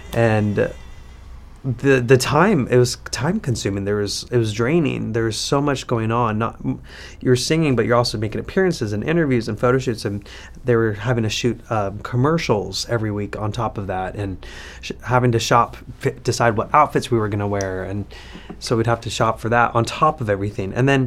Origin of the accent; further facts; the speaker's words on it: Utah, United States; also born or lived in Miami; growing up Mormon, and in kind of like that Utah bubble, because I grew up in Utah after being born in Miami